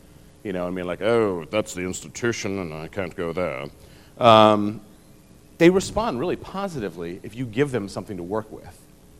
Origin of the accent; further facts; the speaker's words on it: Ithaca, New York, United States; I grew up in Ithaca, New York, and was at Ithaca College for 8 years.